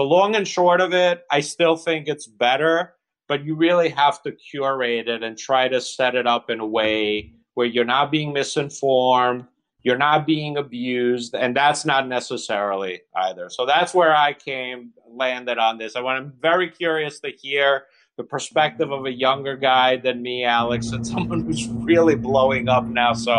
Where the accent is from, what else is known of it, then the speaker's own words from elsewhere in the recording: Italy; now in United States; This time of year, you know, I grew up in Italy. I'd spend a lot of my summers in the U.S. with my grandparents.